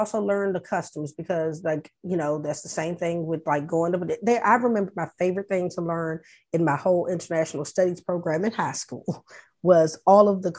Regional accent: United States; the fact that we're American, traveling while Black American was definitely something

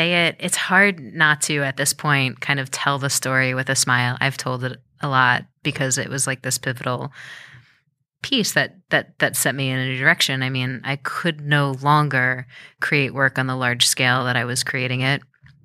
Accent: New York, United States; So I didn't really, actually, truth be told, I've never lived anywhere but New York.

